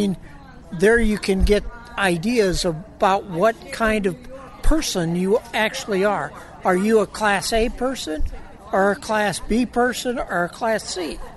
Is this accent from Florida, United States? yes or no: yes; Panama City, Florida, United States; from Panama City, Florida.